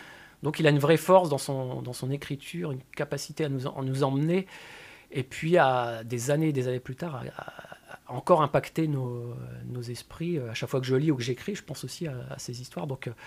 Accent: northern France, France; quand j'avais 12-13 ans. Je viens du nord de la France, un milieu plutôt ouvrier à la base

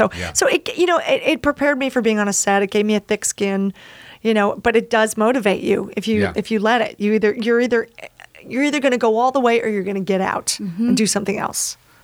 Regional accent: Philadelphia, Pennsylvania, United States; I grew up in Philadelphia. So anything, any dinner theater, if I could get myself there, I would go.

